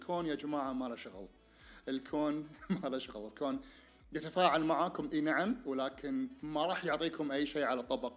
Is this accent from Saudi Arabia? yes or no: no; Kuwait; بس كوني أنا كويتي اللي ناس قاعد يروجوا له بالكويت